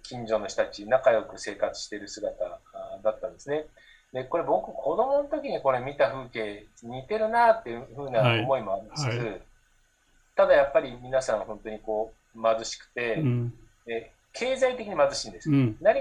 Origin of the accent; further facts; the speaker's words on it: Gunma, Japan; 生まれ故郷の群馬県で、なおかつ、ちょっと都市化されたところじゃなくて、やっぱり農村地域がいいなってことで、いくつかもう村を回って、金町にお世話になって、活動がスタートした